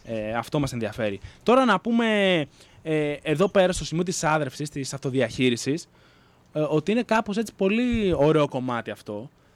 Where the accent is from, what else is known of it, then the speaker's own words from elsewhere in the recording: Stagiates, Thessaly, Greece; Εμείς μάλιστα στο χωριό μου στις Σταγιάτες αποφασίσαμε μετά από συνελεύσεις να πάρουμε τα πράγματα πάνω μας